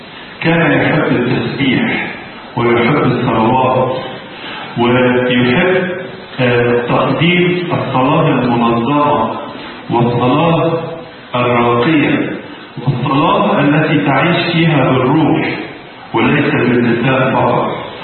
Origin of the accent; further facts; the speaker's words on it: Egypt; وانتوا عارفين الصعيد عندنا في مصر